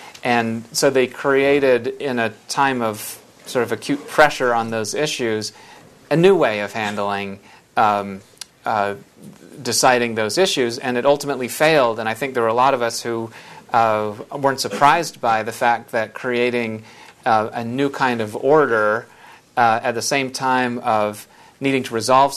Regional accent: Salt Lake City, Utah, United States; I grew up here in Salt Lake City, and I am a graduate of the University of Utah Law School.

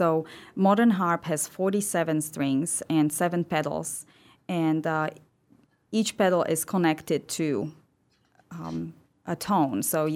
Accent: Žilina, Žilina Region, Slovakia; also born or lived in Bratislava; So when we travel from the capital where I lived later on to Žilina, to my hometown, I think there are about 3 or 4 castles just along the highway.

